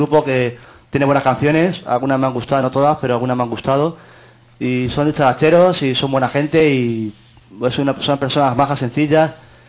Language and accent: Spanish; Spain; Soy español, pero me gustan las chicas latinas, eso no es malo, oye.